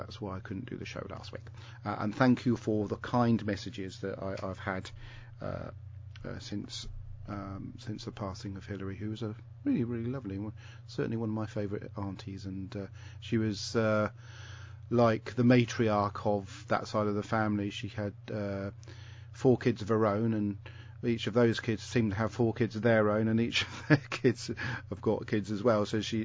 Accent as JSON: {"language": "English", "town": "Hoo St Werburgh", "region": "South East England", "country": "United Kingdom", "tie": "born there", "said": "I was born in Hoosen Werburg, which is just north of Rochester, Chatham, that sort of area."}